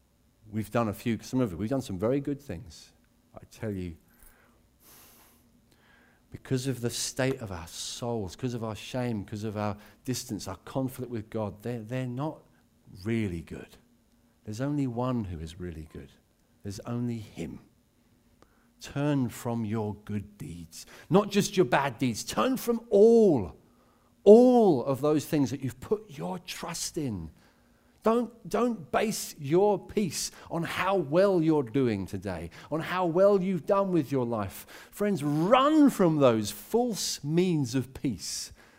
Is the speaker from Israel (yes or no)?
no; England, United Kingdom; We're English. Well, I'm English, sorry.